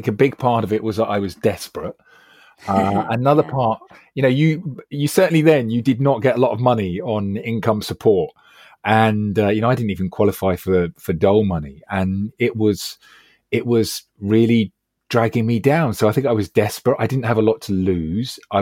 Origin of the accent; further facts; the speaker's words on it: London, United Kingdom; I grew up in West London. So I wasn't in some far-flung part of the country where it cost 28 quid in bus fare to travel to the local town.